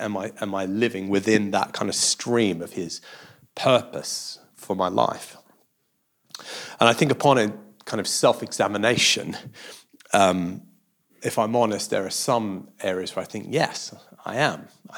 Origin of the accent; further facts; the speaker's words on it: Australia; I did grow up in Australia. You can't really hear it in my accent anymore